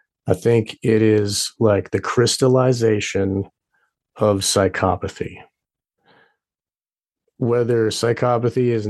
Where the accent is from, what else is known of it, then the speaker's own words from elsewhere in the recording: Massachusetts, United States; I'm from Massachusetts.